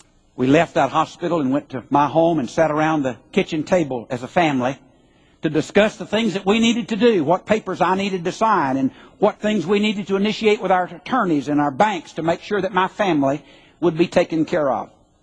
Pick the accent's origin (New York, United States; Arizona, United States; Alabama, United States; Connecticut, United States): Alabama, United States; Huntsville; I grew up in Huntsville, Alabama. 24 oak trees in that yard.